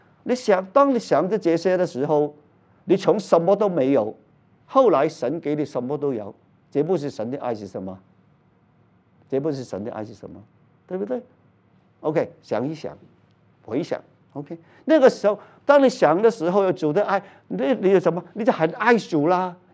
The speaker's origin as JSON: {"language": "Chinese", "country": "Hong Kong", "tie": "born or raised there", "said": "我念的是什么基督教的学校，我在香港长大，小学中学我都有读圣经，但是我不信的。"}